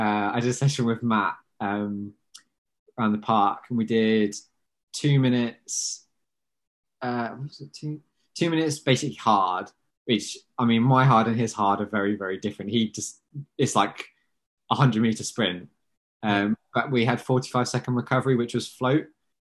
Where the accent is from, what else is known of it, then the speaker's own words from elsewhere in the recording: United Kingdom; I think it's definitely being British is the biggest event in the country.